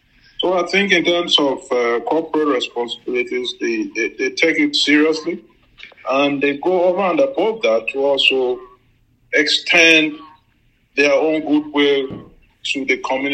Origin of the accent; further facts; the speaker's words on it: Nigeria; now in Canada; Yeah, it's for us Nigerians, well, partly I'm Canadian now, but you never forget your roots.